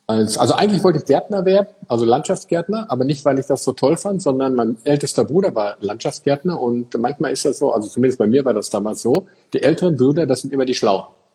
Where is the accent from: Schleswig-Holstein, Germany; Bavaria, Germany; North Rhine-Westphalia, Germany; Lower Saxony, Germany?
North Rhine-Westphalia, Germany; Eickelborn